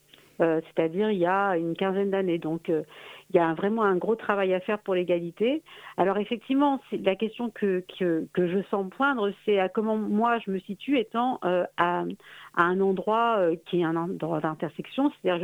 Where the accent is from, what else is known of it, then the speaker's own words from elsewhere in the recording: Le Havre, Normandy, France; mes racines sont aussi normandes. Je suis du Havre, moi, à l'origine, même de Gonfreville-l'Orcher.